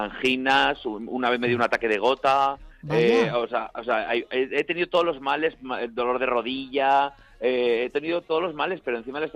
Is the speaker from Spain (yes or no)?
yes; Benicàssim, Valencian Community, Spain; sobre todo en mi playa de Benicàssim, de mi tierra